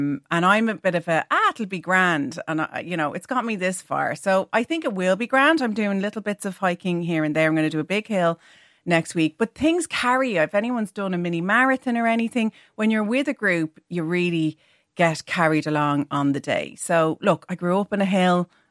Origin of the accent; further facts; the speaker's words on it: Howth, County Dublin, Ireland; I grew up in Howth in Dublin beside the cliffs.